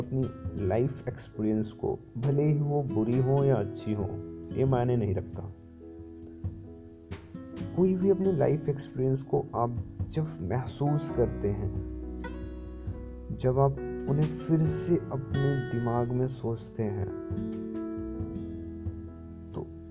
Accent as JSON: {"language": "Hindi", "town": "Gorakhpur", "region": "Uttar Pradesh", "country": "India", "said": "और मैं उत्तर प्रदेश के गोरखपुर से बिलोंग करता हूँ। मेरा जन्म बहुत ही गरीब परिवार में हुआ था।"}